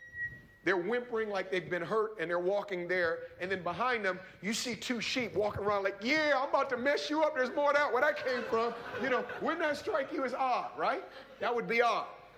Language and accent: English; Oakland, California, United States; I grew up very urban in Oakland, so I didn't see a lot of animals outside of rats, cats, and dogs.